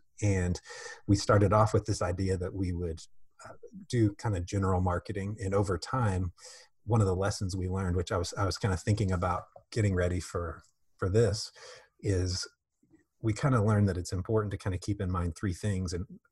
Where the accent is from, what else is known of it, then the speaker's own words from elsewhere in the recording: Indianapolis, Indiana, United States; So I'm mainly from Indianapolis.